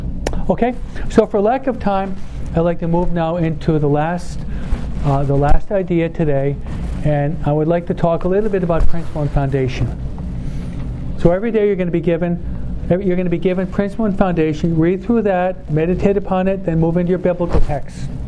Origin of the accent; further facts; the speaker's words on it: East Coast, United States; You know, I'm from the East Coast.